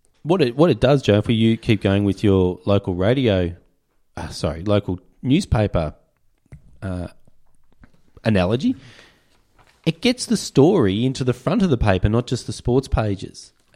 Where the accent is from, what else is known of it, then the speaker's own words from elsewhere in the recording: Melbourne, Victoria, Australia; And we were interested, and we come from Melbourne, you know, so her community is certainly going to be interested in that story.